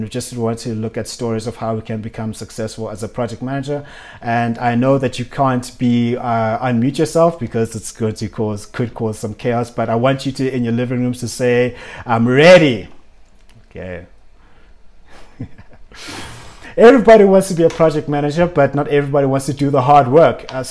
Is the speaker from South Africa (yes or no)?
yes; Benoni, Gauteng, South Africa; yes, I am from Benoni. Don't judge me.